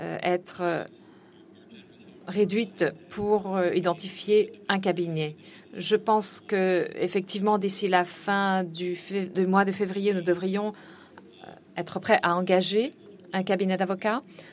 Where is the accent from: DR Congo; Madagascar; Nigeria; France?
Nigeria; je viens du Nigeria